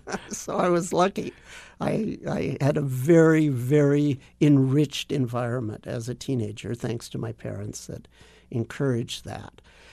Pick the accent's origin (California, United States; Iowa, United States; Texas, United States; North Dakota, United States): California, United States; Los Angeles; Well, I grew up in Los Angeles, and when I was in my early teens, I got fascinated with Asian culture by seeing samurai movies.